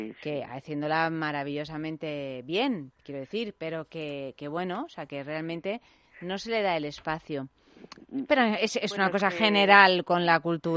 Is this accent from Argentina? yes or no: no; Italy; now in Spain; en comparación con Italia, que es de donde yo vengo, aquí está todo muy bien organizadito.